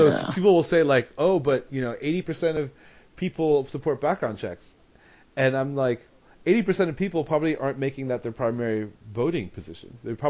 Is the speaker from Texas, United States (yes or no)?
yes; Houston, Texas, United States; It's 30 miles outside of Houston. We're both from Houston.